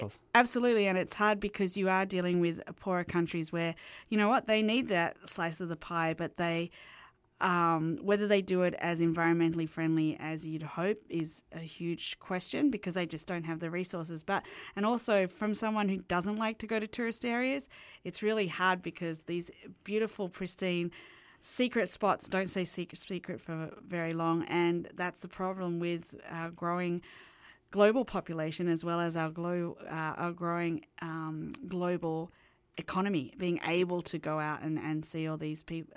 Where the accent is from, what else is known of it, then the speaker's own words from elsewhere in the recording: Australia; He's currently touring my home country, Australia, and I'm sure his sound is being very well appreciated down there.